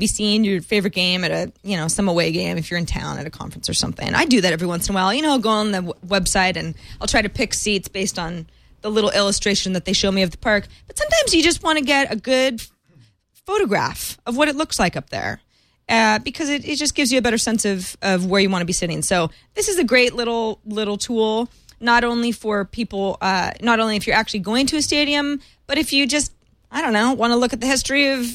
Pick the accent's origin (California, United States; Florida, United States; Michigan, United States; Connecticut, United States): California, United States; Obviously, I'm a Niner and a Giants fan because I'm born and raised in the Bay Area